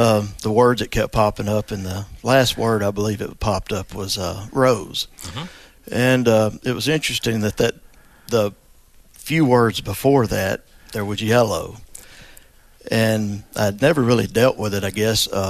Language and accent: English; Alabama, United States; I'm from Alabama. Home of the Crimson Tide.